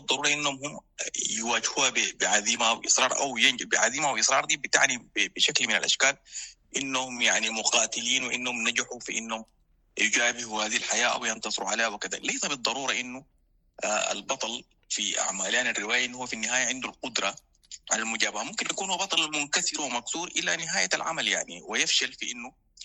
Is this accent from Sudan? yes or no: yes; Sudan; إنه المشروع ده مهموم بمآذقنا كسودانيين أو مآذق بلدنا السوداني